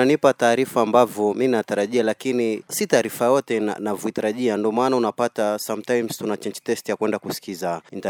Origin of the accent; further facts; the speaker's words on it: Kaloleni, Kilifi County, Kenya; natoka maeneo ya Kaloleni.